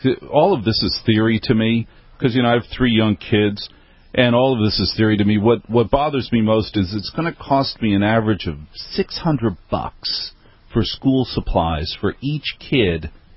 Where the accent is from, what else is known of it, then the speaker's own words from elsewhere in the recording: Maplewood, New Jersey, United States; I grew up in Maplewood, New Jersey. About 10 of the streets of Maplewood border on Newark. Never in my life have I said I'm from Newark.